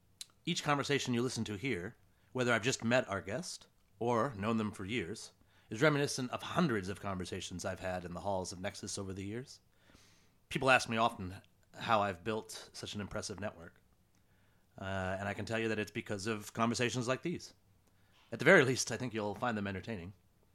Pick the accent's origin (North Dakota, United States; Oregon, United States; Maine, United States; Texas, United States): Maine, United States; moved away; also born or lived in San Diego; I came from Maine, and I thought I liked tacos. When I left Maine and went to San Diego